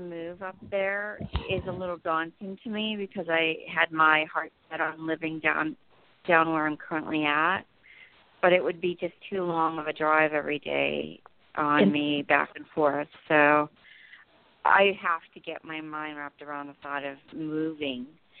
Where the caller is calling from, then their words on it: New Jersey, United States; in New Jersey.